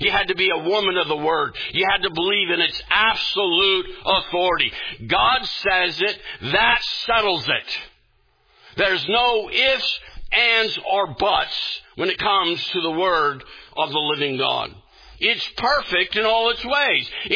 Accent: United States; also born or lived in Uganda; See, I grew up in the United States, and our light that comes from our cities and reflects off the atmosphere, we never really know what dark is.

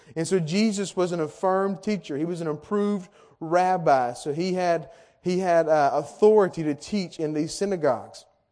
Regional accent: Urania, Louisiana, United States; born there; I was born in Urania, Louisiana. Who's ever been to Urania?

